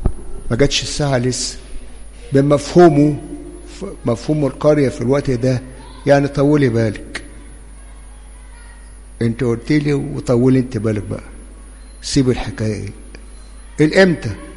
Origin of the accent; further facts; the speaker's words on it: Upper Egypt, Egypt; هي في فلسطين زي ما عندنا في الصعيد وفي الفلاحين يقول له يابا، يا ابا، يا ابويا،